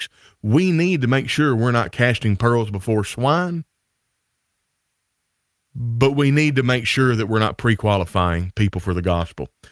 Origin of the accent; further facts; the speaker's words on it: Greenfield, Tennessee, United States; I'm from Northwest Tennessee and, Greenfield and Weakley County, the Greenfield Church of Christ